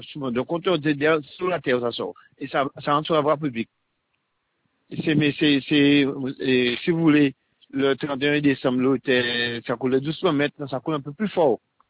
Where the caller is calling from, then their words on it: Trois-Rivières, Guadeloupe; Oui, madame, j'appelle, je suis de Trois-Rivières